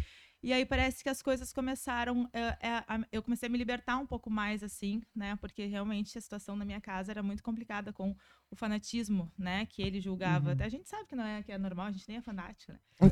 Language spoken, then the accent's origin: Portuguese; Porto Alegre, Rio Grande do Sul, Brazil; also born or lived in Não-Me-Toque; E aí eu nasci lá, mas quando eu tinha 3 anos de idade, a gente veio pra Porto Alegre.